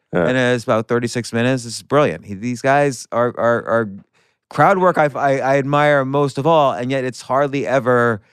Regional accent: New Jersey, United States; growing up in the New Jersey suburbs, I lived right next to pig vomit

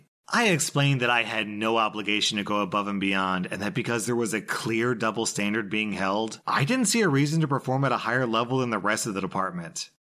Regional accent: India; I'm from India

